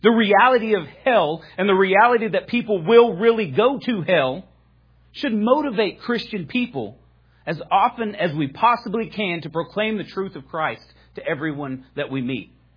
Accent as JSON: {"language": "English", "country": "United States", "said": "I mean, I'm an American. I wave the flag and pop fireworks."}